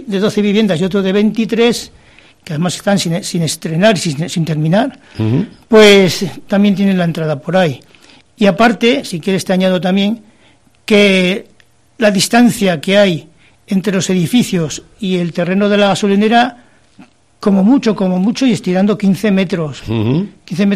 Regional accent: Pamplona, Navarre, Spain; moved away; yo vine aquí de Pamplona en el 2005

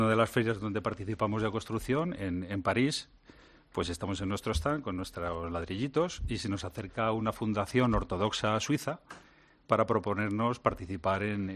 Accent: Toledo, Castilla-La Mancha, Spain; Para eso soy de Toledo

